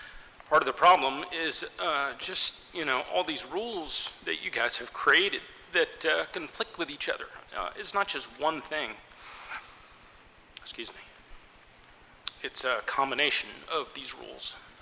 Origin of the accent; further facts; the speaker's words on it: Jacksonville, Florida, United States; I'm from Jacksonville, Florida.